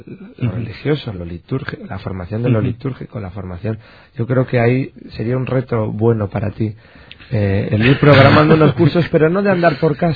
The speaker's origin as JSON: {"language": "Spanish", "town": "Valladolid", "region": "Castile and León", "country": "Spain", "said": "siendo vallisoletano, siendo católico, participando en los cultos, aún no siendo de la parroquia de Salvador"}